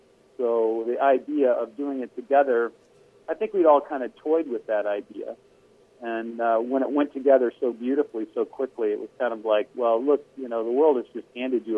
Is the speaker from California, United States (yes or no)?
no; Richmond, Virginia, United States; I grew up in Richmond, Virginia, so something from New York City, you know, was exotic